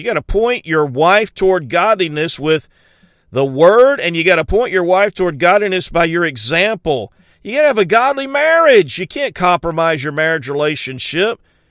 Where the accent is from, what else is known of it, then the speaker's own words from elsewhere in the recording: South Carolina, United States; also born or lived in New Orleans; I'm from South Carolina, but I went to school in New Orleans, and so I learned a little bit of that Cajun culture.